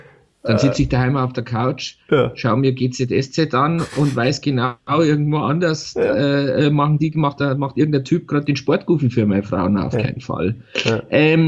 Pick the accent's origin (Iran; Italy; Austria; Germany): Germany; Altötting, Bavaria; ich bin bekennender Katholik. Ich komme aus Altötting.